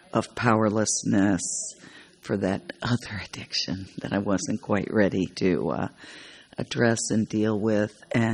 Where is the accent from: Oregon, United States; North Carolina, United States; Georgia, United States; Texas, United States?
Texas, United States; Houston; from Houston.